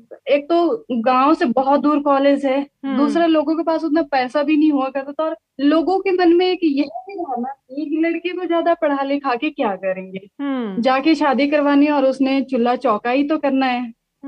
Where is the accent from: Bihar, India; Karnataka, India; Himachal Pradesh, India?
Himachal Pradesh, India; Tharjun; और मैं ग्राम पंचायत थरजून की रहने वाली हूँ, ब्लॉक गोहर, डिस्ट्रिक्ट मंडी.